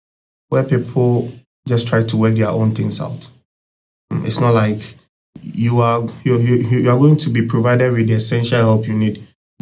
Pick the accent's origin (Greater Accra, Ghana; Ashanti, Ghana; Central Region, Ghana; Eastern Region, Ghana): Eastern Region, Ghana; I'm a young entrepreneur in Koforidua. I'm actually from Kweu, Eastern Region Obo.